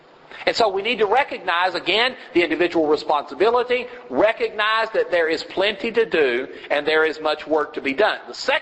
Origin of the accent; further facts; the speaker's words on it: Texas, United States; now I was raised in West Texas. And I'll tell you something, you go to certain parts of West Texas.